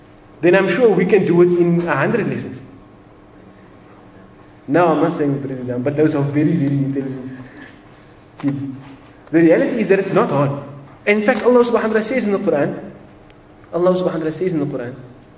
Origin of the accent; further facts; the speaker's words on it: Cape Town, Western Cape, South Africa; I come from Cape Town, and so I know the scenario and the environment there.